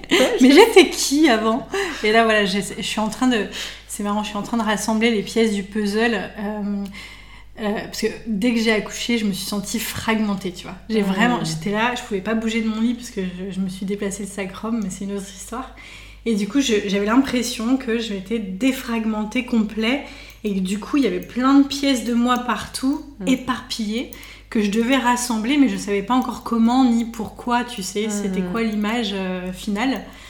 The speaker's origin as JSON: {"language": "French", "town": "Paris", "region": "Île-de-France", "country": "France", "tie": "born or raised there", "said": "Moi, j'ai grandi dans Paris"}